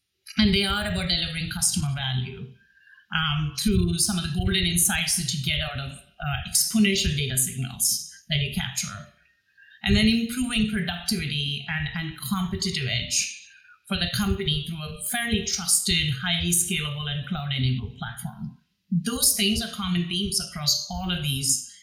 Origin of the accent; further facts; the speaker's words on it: India; I grew up in India.